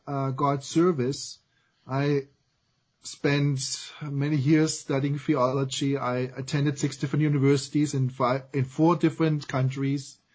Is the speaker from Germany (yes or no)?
yes; Germany; English is a second language; now in Greer, United States; Well, I grew up in Germany, as you can possibly detect from my accent.